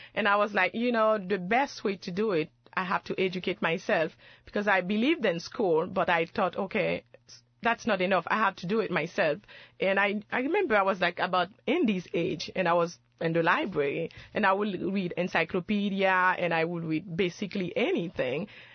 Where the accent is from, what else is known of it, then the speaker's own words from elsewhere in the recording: Port-au-Prince, Ouest, Haiti; my neighborhood, because I grew up in Port-au-Prince